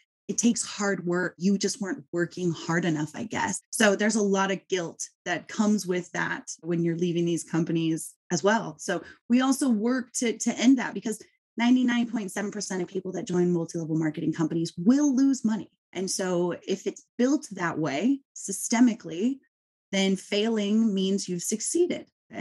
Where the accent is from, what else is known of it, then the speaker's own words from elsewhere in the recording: California, United States; Okay, well, I am a mom from Southern California